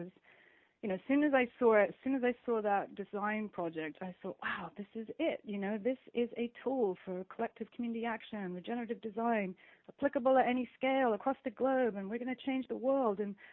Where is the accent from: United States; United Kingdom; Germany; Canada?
United Kingdom; I'd been working as an activist, gosh, since I was like 11 or 12, growing up in the Thatcher era in the UK.